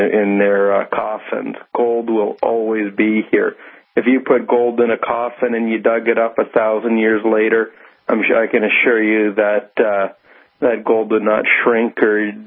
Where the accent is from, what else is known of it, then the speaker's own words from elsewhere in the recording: British Columbia, Canada; I'm from British Columbia originally.